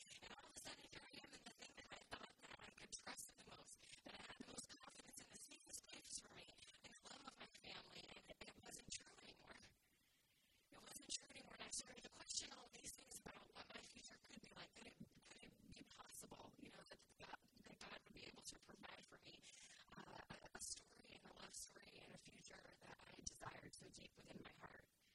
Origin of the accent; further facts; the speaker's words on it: Colorado, United States; I'm originally from Colorado. I spent my first year of college at home in Colorado